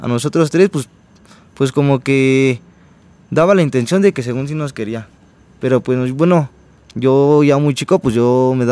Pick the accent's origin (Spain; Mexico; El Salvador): Mexico; Ciudad Juárez, Chihuahua; yo soy de Ciudad Juárez, Chihuahua. Crecí con mis padres, mis dos hermanas mayores y mi hermano menor. Pues nosotros nos trasladamos de un lado a otro por los oficios de mi papá